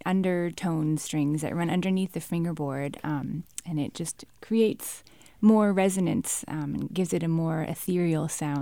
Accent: California, United States; I grew up in the Bay Area, and I was hooked.

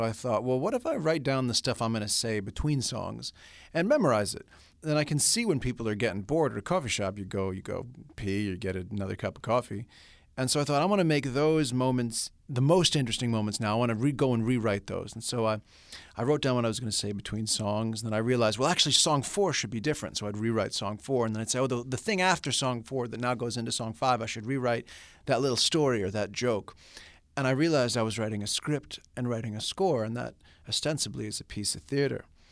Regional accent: New York City, New York, United States; I'd made a record called … … I'm from New York City

